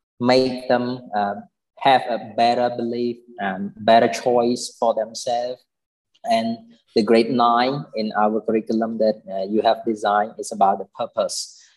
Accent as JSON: {"language": "English", "region": "Phnom Penh", "country": "Cambodia", "said": "from Phnom Penh"}